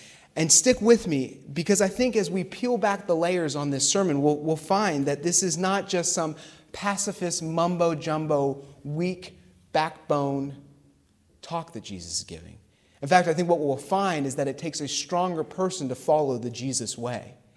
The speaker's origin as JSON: {"language": "English", "town": "Pittsburgh", "region": "Pennsylvania", "country": "United States", "said": "Like I said, I'm from Pittsburgh, right?"}